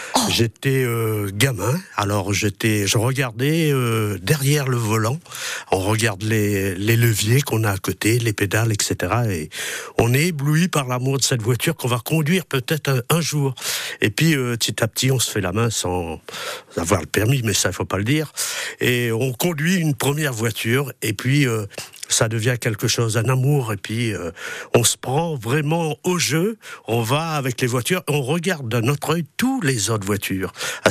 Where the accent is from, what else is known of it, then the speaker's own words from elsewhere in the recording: Réunion, France; moved away; Et puis un beau jour, j'ai quitté La Réunion, puisque je suis natif de La Réunion. J'ai quitté La Réunion